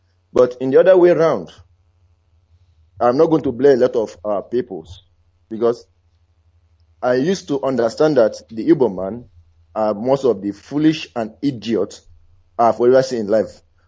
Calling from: Munich, Bavaria, Germany; I'm calling from Munich.

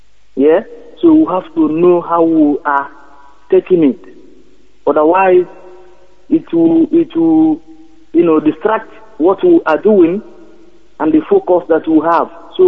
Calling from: London, United Kingdom; I'm calling from London here.

